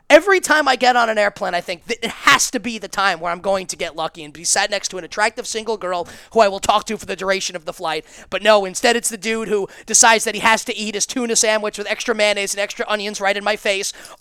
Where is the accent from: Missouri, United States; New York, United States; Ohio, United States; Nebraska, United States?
New York, United States; I'm from New York, so I have, like, that bit of an attitude in me.